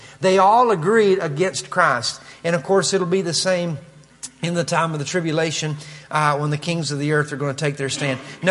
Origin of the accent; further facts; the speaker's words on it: Kentucky, United States; accent: Kentucky; I'll translate it with my Kentucky accent.